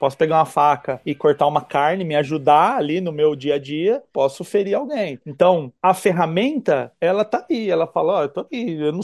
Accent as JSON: {"language": "Portuguese", "town": "Mauá", "region": "São Paulo", "country": "Brazil", "tie": "born or raised there", "said": "Quando eu era criança, pobre aqui em Mauá, era só o moleque do mundo da lua"}